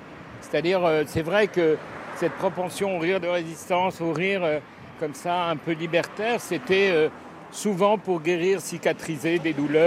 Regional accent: Paris, Île-de-France, France; born there; moi, je suis né à Paris et je suis ADN Paris.

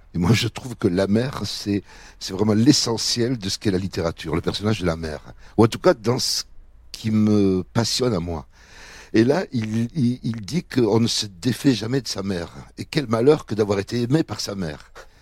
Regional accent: Algeria; Et c'est une famille algérienne et je suis algérien.

